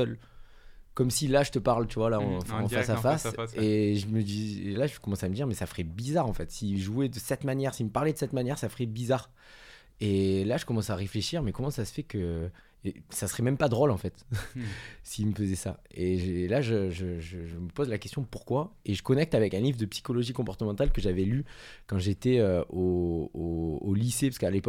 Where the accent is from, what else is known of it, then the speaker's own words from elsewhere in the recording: Colombia; now in France; J'ai déménagé de Colombie et je me suis dit, vas-y, je vais faire ça de ma vie. Donc, je suis arrivé en France et voilà, il n'y avait rien.